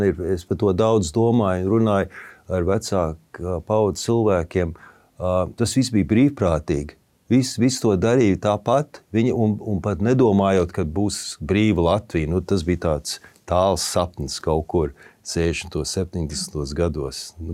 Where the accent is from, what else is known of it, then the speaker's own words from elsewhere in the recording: Bronx, New York, United States; Es arī uzaugu Bronxā.